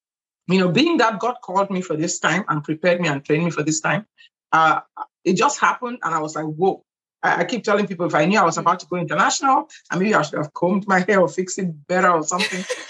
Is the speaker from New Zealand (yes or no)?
no; Cameroon; moved away as an adult; also born or lived in Nigeria; now in United States; I grew up in Cameroon, Central Africa. I went to medical school in Nigeria.